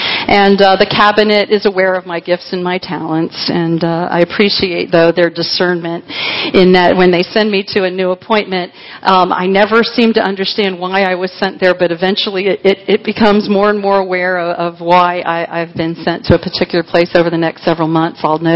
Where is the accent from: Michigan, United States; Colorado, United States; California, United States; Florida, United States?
Florida, United States; Miami; I was born in Miami, Florida. I'm a fourth-generation Floridian. My son is a fifth, so we've been around here for a long time.